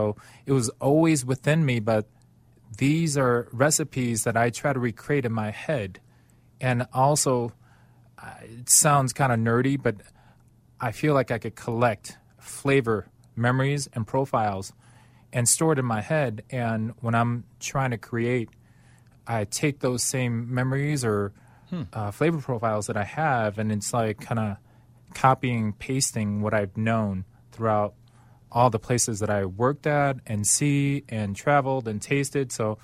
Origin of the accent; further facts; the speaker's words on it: Chicago, Illinois, United States; Growing up in Chicago, went to grade school, high school, and I decided junior in high school, I need to find something that I'm good at or need to go to college.